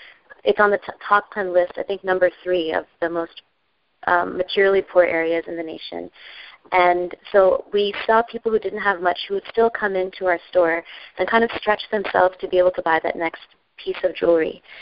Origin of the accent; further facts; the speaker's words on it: McAllen, Texas, United States; Well, I grew up in South Texas, with a huge family, kind of on the border of Mexico in this little city called McAllen.